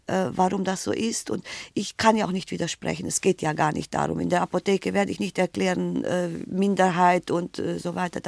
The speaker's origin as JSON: {"language": "German", "country": "Romania", "second_language": "German", "said": "Ich sage dann meinen Spruch, ich komme aus Rumänien und dann ist Schluss"}